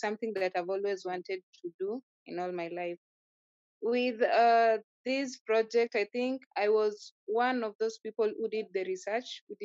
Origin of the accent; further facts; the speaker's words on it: Kibra, Nairobi, Kenya; been born and raised in Kibra for 25 years now, and I'm still living in Kibra.